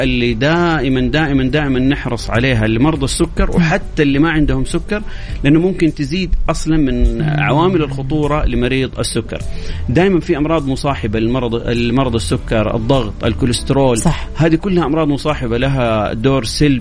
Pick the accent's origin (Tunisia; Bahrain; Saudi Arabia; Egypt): Saudi Arabia; بالنسبة عندنا في السعودية تقريبا حسب آخر تصنيف من الاتحاد العالمي للسكري النسبة تصل 18.7%